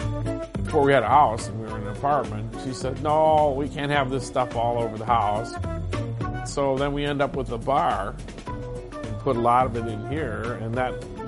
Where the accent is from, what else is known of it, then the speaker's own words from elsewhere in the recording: La Crosse, Wisconsin, United States; I'm from La Crosse, Wisconsin, and I'm proud of it. Always been a Packer fan since 1965.